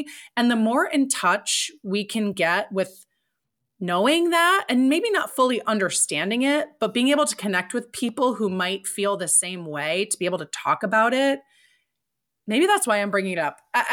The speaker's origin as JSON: {"language": "English", "region": "New York", "country": "United States", "tie": "born or raised there", "said": "I grew up near New York."}